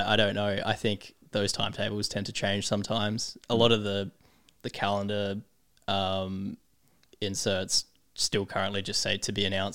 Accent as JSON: {"language": "English", "town": "Adelaide", "region": "South Australia", "country": "Australia", "tie": "born or raised there", "said": "But it's a shame that it's not in Adelaide, because I love South Australia and it's my hometown."}